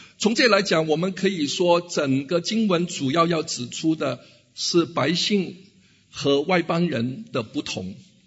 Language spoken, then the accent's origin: Chinese; Hong Kong; 我们香港人叫贪污，中国大陆叫贪腐